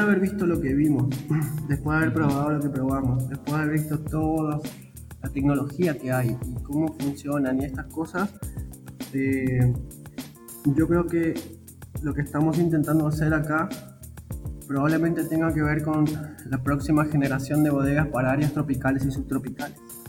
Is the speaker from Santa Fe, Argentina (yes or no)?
no; Misiones, Argentina; porque yo vengo de Misiones. Soy completamente ajeno a todo este universo